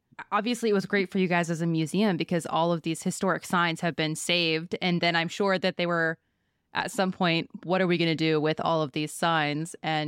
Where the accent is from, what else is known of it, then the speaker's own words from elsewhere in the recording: Nevada, United States; every time I tell someone I'm from Nevada, they instantly go, oh, Vegas.